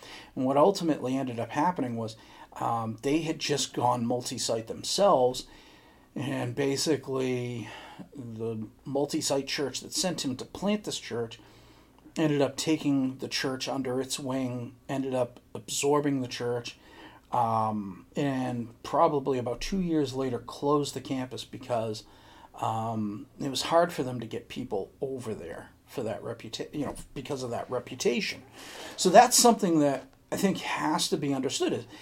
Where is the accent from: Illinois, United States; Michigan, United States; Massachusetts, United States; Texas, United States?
Massachusetts, United States; Boston; also born or lived in Missouri; I'm a Northeast guy. I'm a Northerner, born and bred Bostonian.